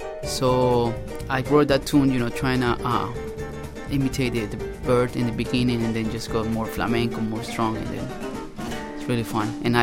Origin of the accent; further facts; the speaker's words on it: Colombia; Yeah, I started as a dancer in Colombia when I was 7 years old with folk music, música llanera, music from the plains of Colombia and Venezuela.